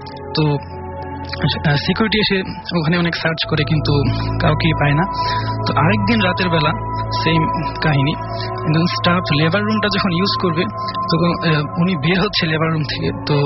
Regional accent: Gazipur, Dhaka Division, Bangladesh; now in Dhaka, Bangladesh; আমার home town Gazipur

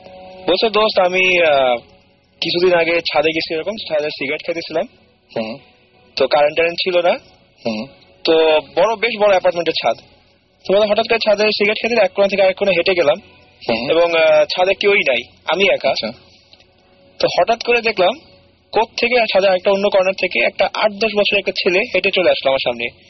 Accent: Dhaka, Dhaka Division, Bangladesh; আমার আসলে জন্ম বেড়ে ওঠা ধানমন্ডিতে, এখন যদি আমি এদিকে চলে আসছি, তো আমি ধানমন্ডি একটা বাসায় থাকতাম 32 নম্বরে

